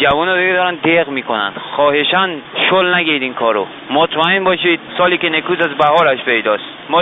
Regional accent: Iran; من به عنوان یک ایرانی

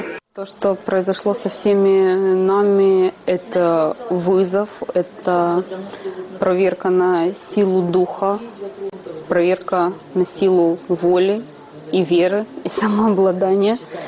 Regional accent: Donetsk, Donetsk Oblast, Ukraine; now in Kyiv, Ukraine; будучи врачом интерном в родном городе Донецке

